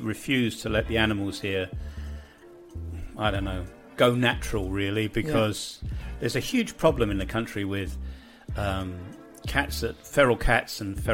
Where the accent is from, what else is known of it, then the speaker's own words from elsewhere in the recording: London, United Kingdom; I was a city boy. I grew up in West Kensington in London